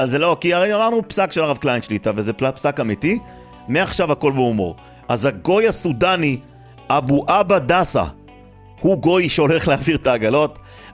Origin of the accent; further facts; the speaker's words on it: Jerusalem, Jerusalem District, Israel; אחי, אני ירושלמי